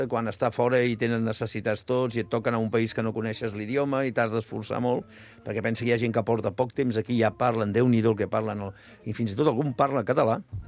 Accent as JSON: {"language": "Catalan", "country": "Pakistan", "said": "nosaltres dos som del Pakistan."}